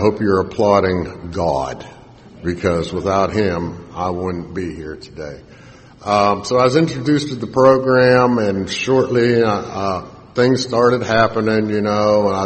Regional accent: Pittsburgh, Pennsylvania, United States; You know, because I'm from Pittsburgh area. You got to drink on Super Bowl Sunday.

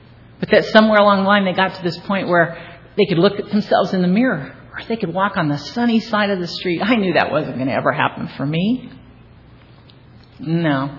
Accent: Venice, California, United States; Now, I grew up in Venice, and I had run away once to Culver City, which was 7 miles east.

